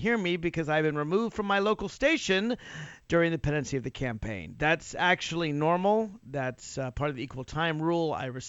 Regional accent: Nashville, Tennessee, United States; But I grew up in Nashville, Tennessee, and I've always had sort of a love-hate relationship with the South.

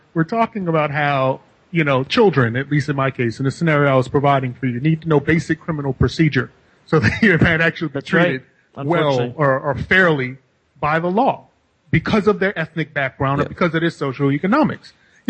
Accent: New York City, New York, United States; Now, I grew up middle class in Midtown Manhattan

